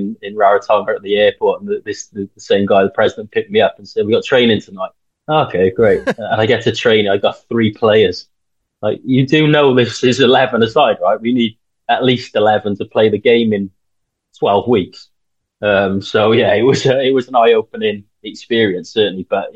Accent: Wales, United Kingdom; as a Welshman, you get a British passport.

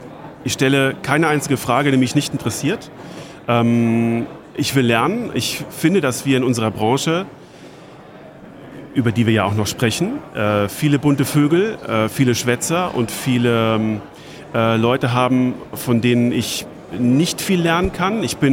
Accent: Saarland, Germany; Aber ich komme ja ursprünglich aus dem Saarland.

